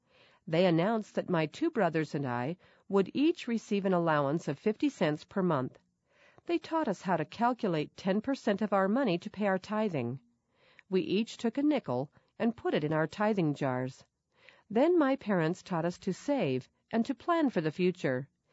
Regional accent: Verdon, New Mexico, United States; My great-grandfather … was one of the original settlers in my hometown of Verdon, New Mexico, a tiny farming and ranching community.

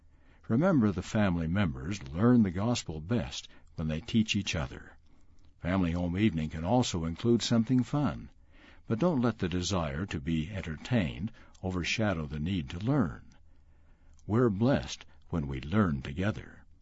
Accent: Bunkerville, Nevada, United States; Growing up in Bunkerville, Nevada, my siblings and I had many chores to do.

